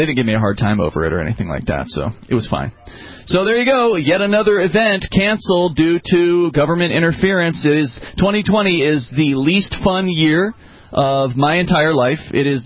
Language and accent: English; Florida, United States; Like, I'm from Florida, so heat doesn't really bother me that much